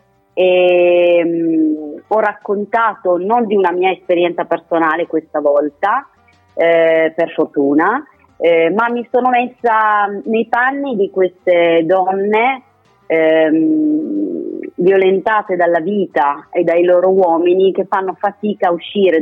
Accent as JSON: {"language": "Italian", "town": "Cuneo", "region": "Piedmont", "country": "Italy", "said": "io sono del Piemonte, sono a Cuneo"}